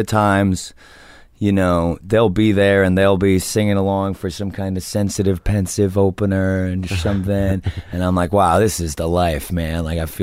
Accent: New Jersey, United States; I'm from New Jersey just like he is.

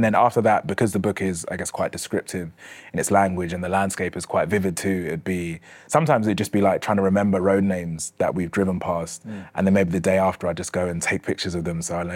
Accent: United Kingdom; growing up in Britain and living in Britain in this time period

